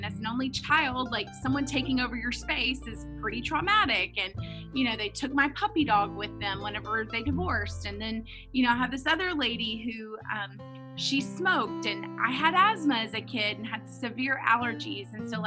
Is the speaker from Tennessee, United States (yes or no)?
yes; Nashville, Tennessee, United States; So I grew up in Nashville, Tennessee, and that really doesn't have anything to do with the story